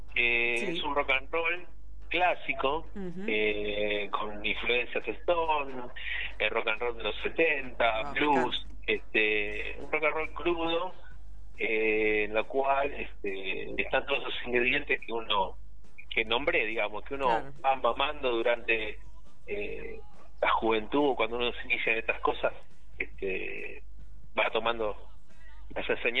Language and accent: Spanish; Buenos Aires, Argentina; Somos de zona sur, somos de Bursaco, Longchamp, Cadroguet, somos de estos lares.